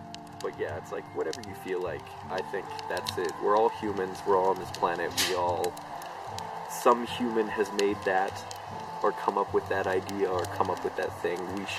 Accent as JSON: {"language": "English", "country": "Canada", "said": "I would have to say a little bit of being Canadian, the indigenous people here"}